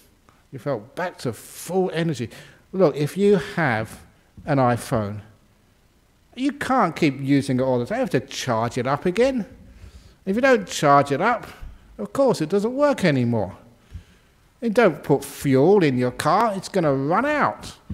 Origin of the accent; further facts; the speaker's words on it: London, United Kingdom; where I grew up in London.